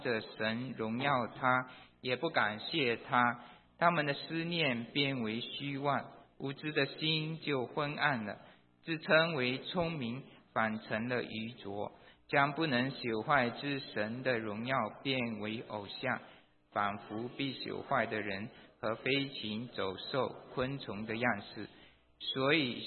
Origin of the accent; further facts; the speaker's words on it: China; 我们中国人比较夸张，没有万里就几千里而已